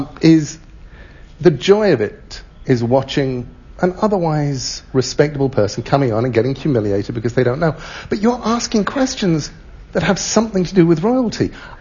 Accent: England, United Kingdom; accent: English; now in United States; I still have enough of an English accent that all around the world people say to me, "You aren't from around here, are you?"

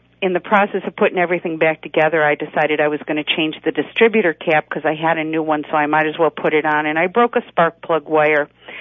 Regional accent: Syracuse, New York, United States; I'm from Syracuse.

